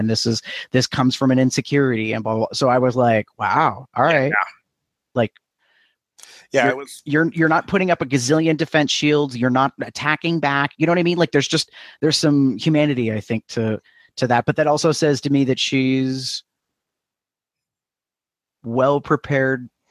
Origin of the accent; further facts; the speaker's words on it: Erie, Pennsylvania, United States; I can get away with saying I'm from Erie because this is where I grew up. Even though I moved away, I came back.